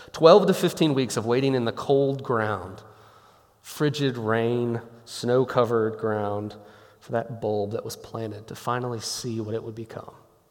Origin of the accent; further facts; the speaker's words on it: Memphis, Tennessee, United States; I came from Memphis.